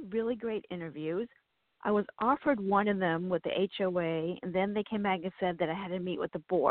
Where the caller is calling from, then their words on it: Virginia, United States; Virginia.